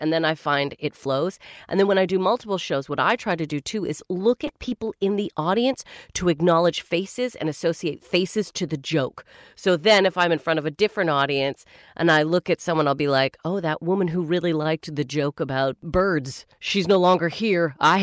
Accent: Canada; As a Canadian

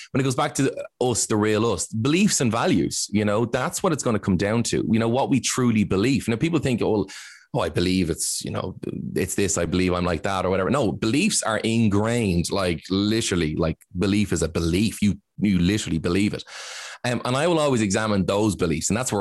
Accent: Ireland; Now, as Irish, we're all like, we're all very humble.

